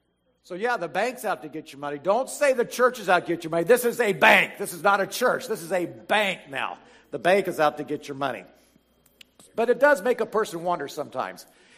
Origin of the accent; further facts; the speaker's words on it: Calhoun, Georgia, United States; This is in my hometown of Calhoun, Georgia.